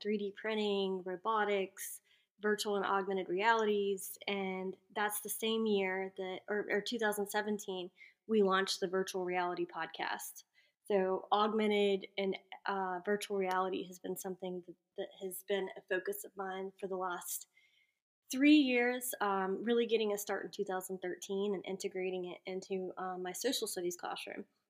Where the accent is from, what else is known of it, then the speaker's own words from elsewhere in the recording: Georgia, United States; I'm from Georgia originally, and in Georgia is where I got my start in education.